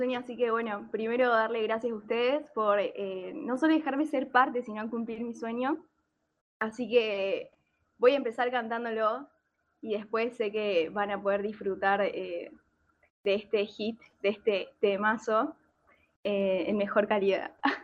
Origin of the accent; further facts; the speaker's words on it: Chubut, Argentina; now in Córdoba, Argentina; En realidad, no voy a decir mi nombre, qué importa. Tengo 20. En realidad soy de Chubut, pero vivo en Córdoba, que es diferente.